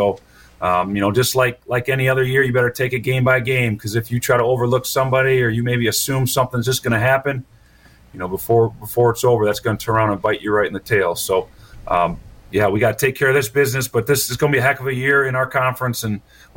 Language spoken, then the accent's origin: English; Cambridge, Wisconsin, United States; I'm from Cambridge, so I got a lot of love for the local teams here in the state of Wisconsin.